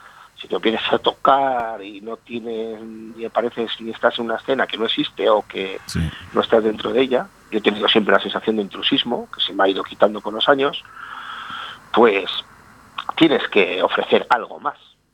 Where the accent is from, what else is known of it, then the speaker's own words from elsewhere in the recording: Galicia, Spain; yo siendo de origen gallego